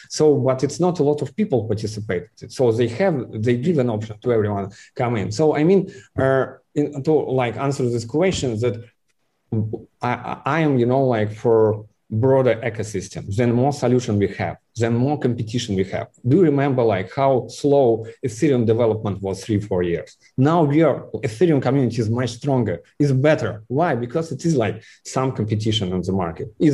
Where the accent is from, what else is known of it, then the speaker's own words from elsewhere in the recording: Kaliningrad, Kaliningrad Oblast, Russia; English is a second language; You know, I am a boy from Kaliningrad.